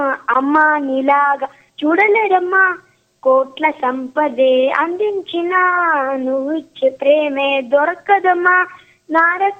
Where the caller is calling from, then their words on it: Hyderabad, Telangana, India; నేను హైదరాబాద్ నుండి.